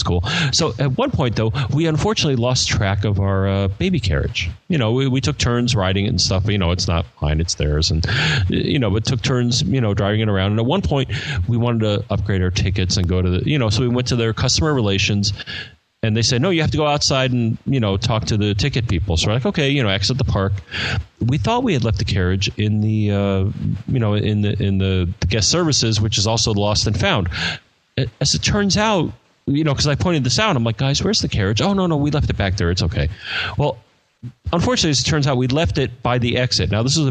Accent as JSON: {"language": "English", "country": "United States", "said": "Now, I'm an American, so why they'd freak?"}